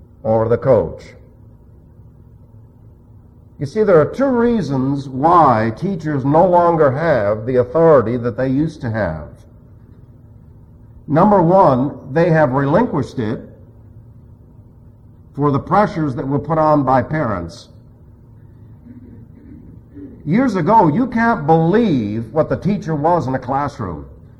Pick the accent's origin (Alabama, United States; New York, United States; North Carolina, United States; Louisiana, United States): New York, United States; New York City; I was raised in New York City. That's tough.